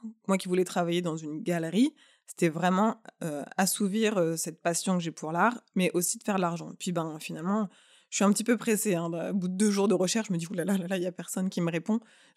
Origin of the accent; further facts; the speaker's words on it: France; moved away as an adult; now in Montreal, Canada; je viens d'avoir mon diplôme, je viens de France